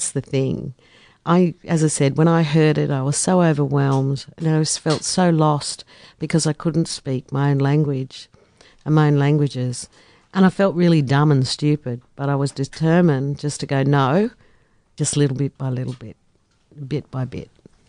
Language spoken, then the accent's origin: English; Northern Territory, Australia; I am from the Northern Territory. My country is Yanyuwa, which is in the Gulf of Carpentaria, and also Wadamangarindji, which is the west side of towards Western